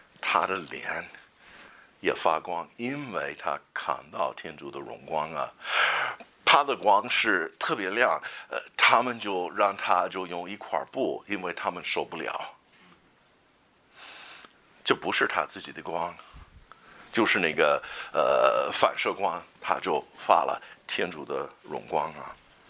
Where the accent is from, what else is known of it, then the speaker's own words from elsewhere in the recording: United States; Chinese is a second language; 我是美国的农民，所以从小我经常打猎